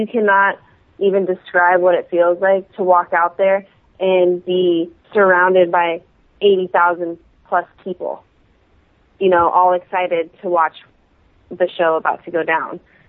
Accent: California, United States; WrestleMania 31 is in the Bay Area, where I'm from.

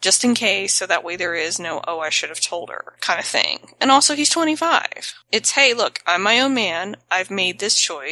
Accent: the South, United States; I'm from the South, y'all. I know how these go.

